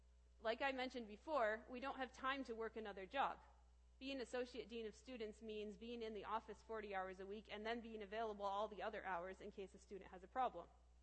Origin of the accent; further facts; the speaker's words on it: Kalamazoo, Michigan, United States; I grew up here in Kalamazoo in the Netherlands Reformed Churches, so I was baptized as a baby.